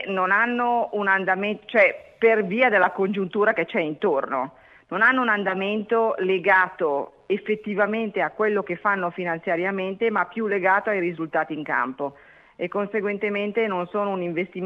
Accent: Grignasco, Piedmont, Italy; Sì, io sono di Grignasco, che è in provincia di Novara.

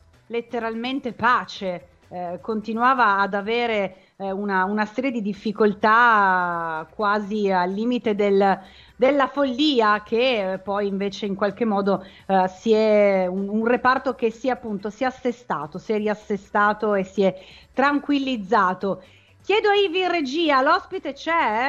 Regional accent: Genoa, Liguria, Italy; vengo da Genova.

